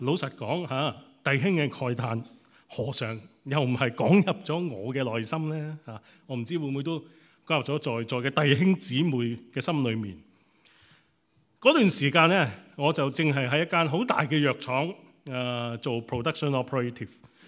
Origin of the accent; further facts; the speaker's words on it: Hong Kong; now in United Kingdom; 尤其是对我们香港人来讲，能够稍微逃离一下这个 pub food 啊